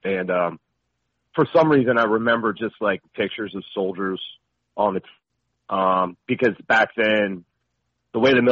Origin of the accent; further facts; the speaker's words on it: Detroit, Michigan, United States; born there; So I was born on October 24th, 1971, up in Detroit, Michigan.